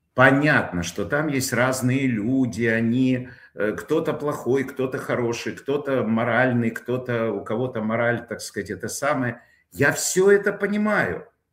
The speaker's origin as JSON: {"language": "Russian", "country": "Ukraine", "said": "но вы меня простите, я с Украины, и поэтому меня в первую очередь интересует война."}